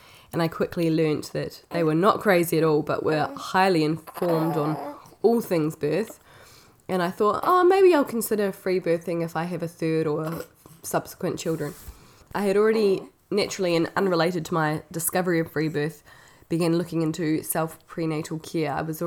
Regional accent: New Zealand; I come from New Zealand where midwives are free, and at the time I was living in Portugal

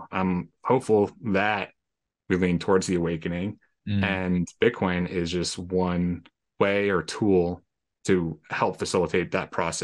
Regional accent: East Coast, United States; I'm from the East Coast, United States, and I'm traveling all on the West Coast for the next year and a half

